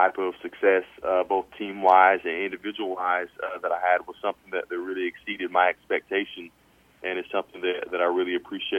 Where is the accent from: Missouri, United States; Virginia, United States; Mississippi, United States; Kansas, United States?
Kansas, United States; Leavenworth; Yeah, you know, I'm a Kansas kid, born and bred in Leavenworth, Kansas